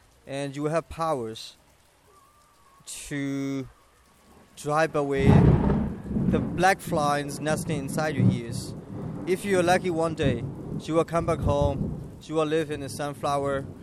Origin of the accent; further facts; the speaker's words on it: Myanmar; I'm from Burma, the country which was under the military dictatorship for 50 years.